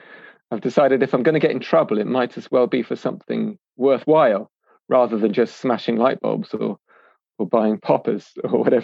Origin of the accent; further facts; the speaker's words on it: Wales, United Kingdom; So I'm from Anglesey, which is a small island off Wales